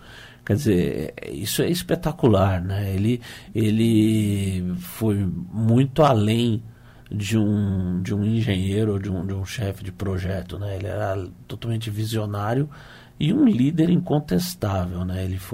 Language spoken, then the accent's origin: Portuguese; São Paulo, Brazil; eu sou aqui do Vale do Paraíba, né? Eu nasci com o Bandeirante voando em cima de mim, inclusive eu nasci 14 dias depois do voo inicial.